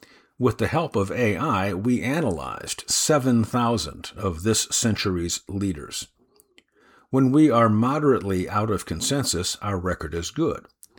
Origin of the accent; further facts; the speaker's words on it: United Kingdom; Not boasting, just stating facts. Remember, we're British.